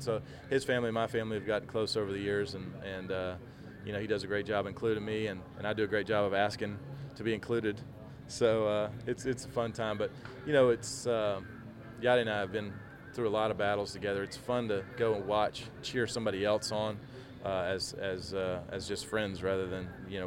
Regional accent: Georgia, United States; where I'm from in my hometown. And people in Georgia, just, you know, South Georgia, there's no snow or ice around anywhere.

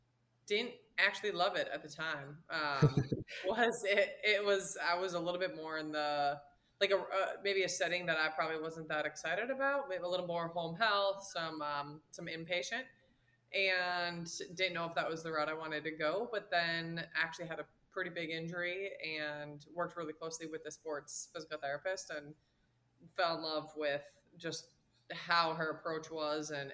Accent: Minnesota, United States; So I'm from Minnesota.

